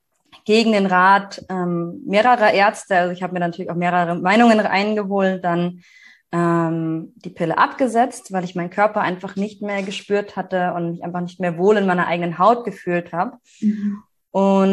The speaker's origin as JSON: {"language": "German", "town": "Munich", "region": "Bavaria", "country": "Germany", "lives_now": "Berlin, Germany", "said": "ich komme ursprünglich aus München, lebe aber jetzt seit gut einem Jahr in Berlin"}